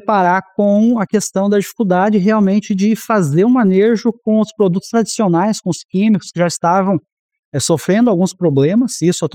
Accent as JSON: {"language": "Portuguese", "region": "Santa Catarina", "country": "Brazil", "lives_now": "Piracicaba, Brazil", "said": "Mas eu sou catarinense."}